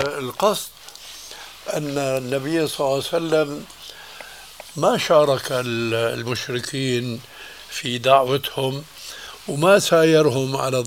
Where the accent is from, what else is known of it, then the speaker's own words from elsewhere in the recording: Syria; هم يقولون عندنا في سوريا خير الذقون إشارة تكون